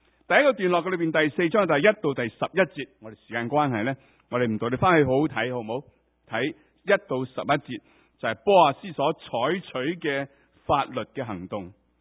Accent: Hong Kong; 他缺乏我们香港人那种灵活的，没有那种弹性的

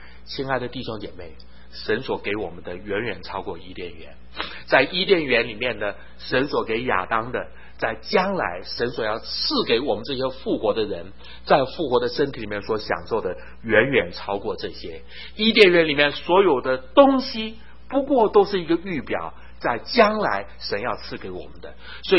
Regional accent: Taiwan; 我在台湾长大，

